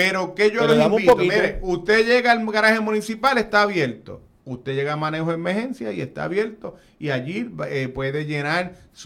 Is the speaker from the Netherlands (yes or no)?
no; Puerto Rico; somos hermanos puertorriqueños